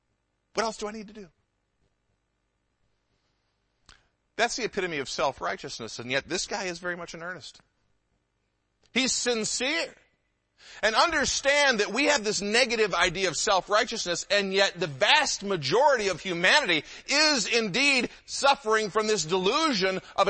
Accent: Detroit, Michigan, United States; I grew up in the Metro Detroit area. We have a large Jewish community in the Metro Detroit area.

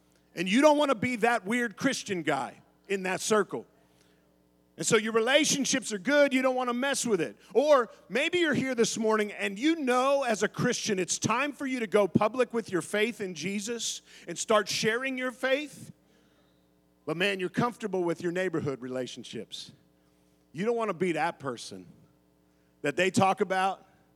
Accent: Pittsburgh, Pennsylvania, United States; We both born and raised in Pittsburgh. We grew up. She's the east side. I grew up Beaver County with Ben.

